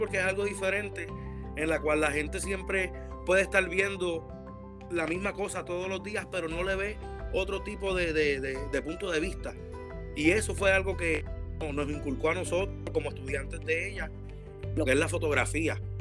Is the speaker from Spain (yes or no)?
no; Puerto Rico; moved away as an adult; now in United States; soy natal de Puerto Rico. Llevo acá en los Estados Unidos alrededor de 5 años luego del huracán María. Estudié en la Universidad de Puerto Rico, recinto de Arecibo